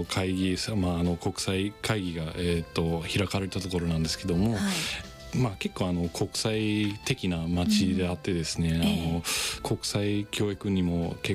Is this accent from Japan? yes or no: no; Brisbane, Queensland, Australia; そうですね、オーストラリアのブリスベン市ですね、